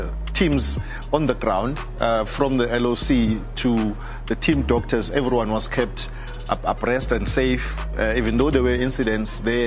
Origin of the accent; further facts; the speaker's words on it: South Africa; that as a South African, I'm proud of.